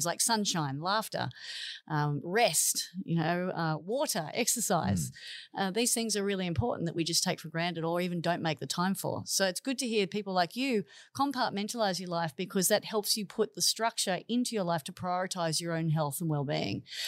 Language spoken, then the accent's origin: English; Manly, New South Wales, Australia; because growing up in Manly, there was a lot of dream thieves in my life.